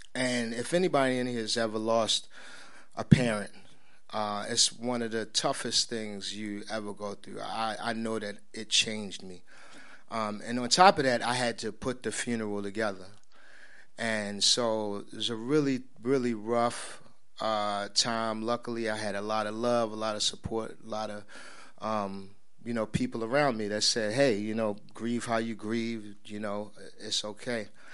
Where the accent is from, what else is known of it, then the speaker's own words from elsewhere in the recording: Baltimore, Maryland, United States; also born or lived in New York; And I was born in New York. She moved to New York as a poet, you know, like artists do. My early memories of going to Greenwich Village and just being just surrounded by creativity. We moved to Baltimore.